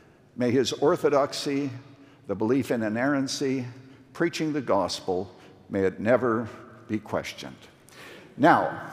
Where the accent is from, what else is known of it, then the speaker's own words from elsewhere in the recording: Saskatchewan, Canada; I'm a little boy growing up in Saskatchewan, Canada, the last of five children, born on a farm, closest town, 5 miles away, 75 people.